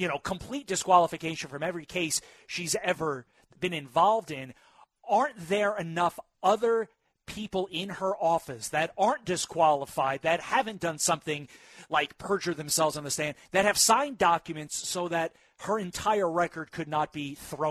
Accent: New Jersey, United States; Voting in judges, I grew up in Jersey as well. It just seems weird. It's not what we grew up with, and it doesn't feel right.

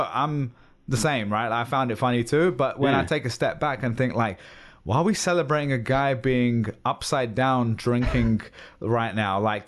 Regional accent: England, United Kingdom; And I'm English, so I completely get it, right?

